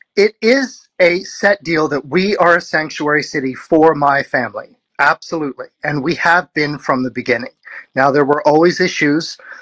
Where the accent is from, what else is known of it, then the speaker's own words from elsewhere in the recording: Pennsylvania, United States; I'm not from California. I'm from a town in Pennsylvania on a mountain by the Appalachian Trail that currently has a population of, I think, 90 people.